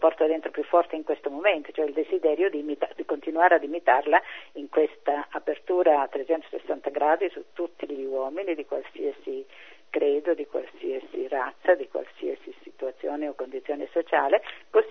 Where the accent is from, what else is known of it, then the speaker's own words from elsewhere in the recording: Calabria, Italy; Io che sono calabrese